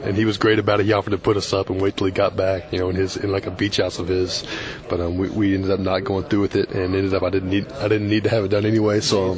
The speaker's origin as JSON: {"language": "English", "town": "Golconda", "region": "Illinois", "country": "United States", "tie": "born or raised there", "also_born_or_lived": "Paducah", "said": "No, I'm from Southern Illinois. I was born in Kentucky, actually, Paducah, Kentucky. Yeah."}